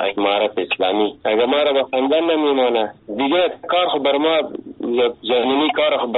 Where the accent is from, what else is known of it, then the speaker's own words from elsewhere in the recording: Afghanistan; ما افغان هستیم، مسلمان هستیم